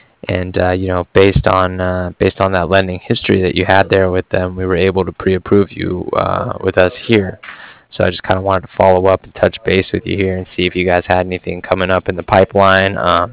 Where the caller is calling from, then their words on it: Cardiff, Wales, United Kingdom; I was calling from Cardiff